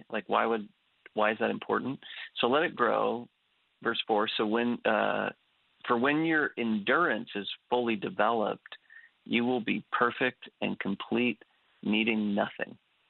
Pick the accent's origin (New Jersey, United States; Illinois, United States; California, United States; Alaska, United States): Alaska, United States; Homer; also born or lived in Fairbanks, United States; And so I was born in Fairbanks, Alaska, raised in Homer, Alaska.